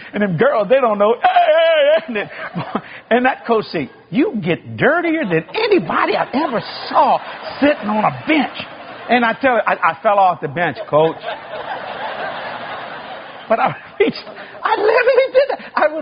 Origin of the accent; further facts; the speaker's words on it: New Orleans, Louisiana, United States; And you see, I was raised in the Italian section in New Orleans.